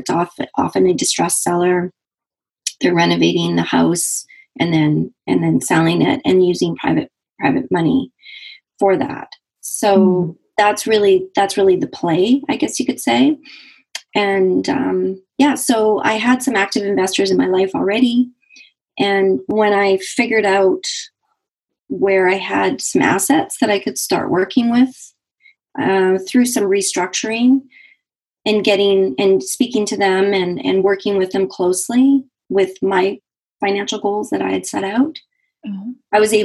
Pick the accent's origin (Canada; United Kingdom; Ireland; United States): Canada; I'm Canadian, so I had some U.S. cash